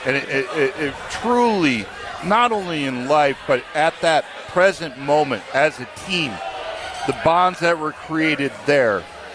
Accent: Minnesota, United States; I mean, I'm coming from Minnesota. Not a lot of diversity, like Wisconsin and Minnesota.

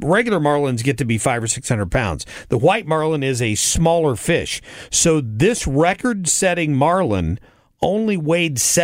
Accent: Minnesota, United States; I remember growing up, and my dad took me fishing up in Minnesota, northern Minnesota

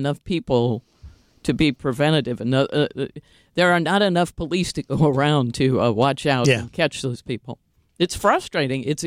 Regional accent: St. Charles, Missouri, United States; if you said, oh, I'm from St. Charles, no one knows what that means in the rest of the country.

